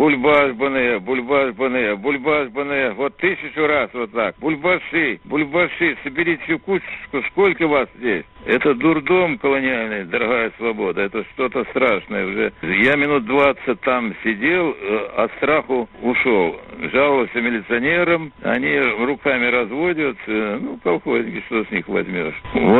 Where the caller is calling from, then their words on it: Vitebsk, Vitebsk Region, Belarus; Я звоню из Витебска, с площади Свободы, Победы, извините, пожалуйста.